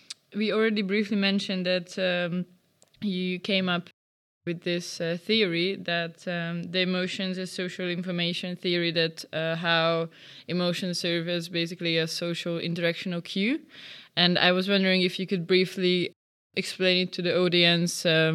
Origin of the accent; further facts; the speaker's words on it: Hungary; I'm from Hungary